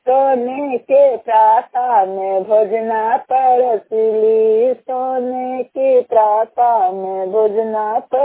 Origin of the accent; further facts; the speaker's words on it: Hilsa, Bihar, India; छत्तीस गाँव की रहने वाले हैं, थाना हिलसा जिला नालंदा की निवासी हूँ।